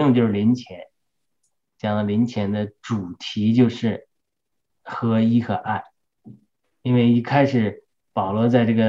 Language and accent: Chinese; China; 反正我们中国人讲话这个习惯跟美国人不一样